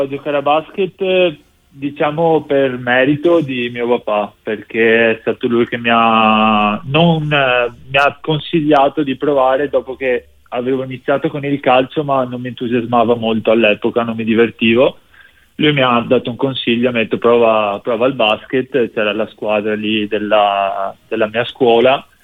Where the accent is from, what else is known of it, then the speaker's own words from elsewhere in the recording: Mestre, Veneto, Italy; born there; sono nato a Mestre, precisamente, dove vivo tuttora.